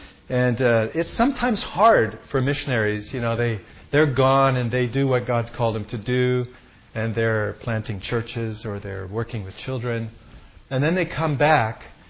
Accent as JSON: {"language": "English", "country": "Nigeria", "tie": "born or raised there", "said": "I was born and raised in Nigeria, West Africa. My parents were missionaries there for 40 years."}